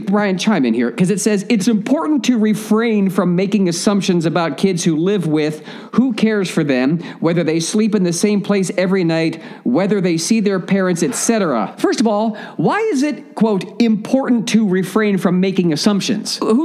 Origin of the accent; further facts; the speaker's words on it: Texas, United States; I'm a Texan. I was, you know, was raised in Texas.